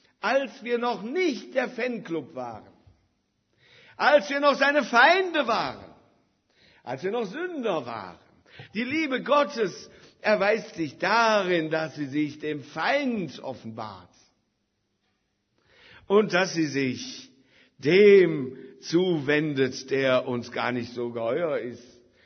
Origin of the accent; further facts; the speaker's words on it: Rhineland, Germany; Im Rheinland, wo ich herkomme, da hieß das Karneval.